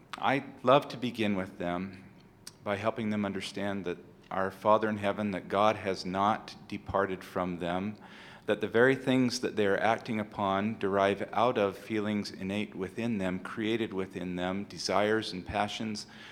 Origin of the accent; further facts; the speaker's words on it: St. George, Utah, United States; I'm from St. George, Utah.